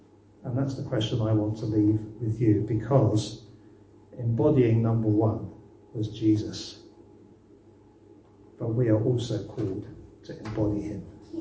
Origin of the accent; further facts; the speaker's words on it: United Kingdom; being British and reserved and all the rest of it